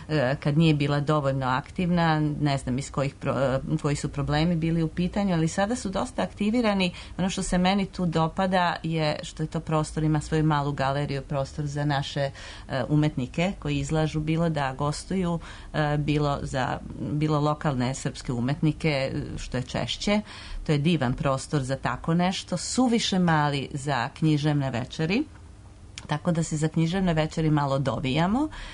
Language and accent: Serbian; Serbia; now in Toronto, Canada; Tako da ima nas svuda, malo smo razjedinjeni, kao što Srbi umeju bilo gde da budu razjedinjeni